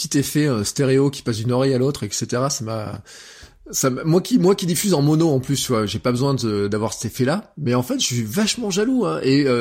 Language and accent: French; Auvergne-Rhône-Alpes, France; comment moi, en tant qu'Auvergnat, je voudrais avoir de l'information de ma collectivité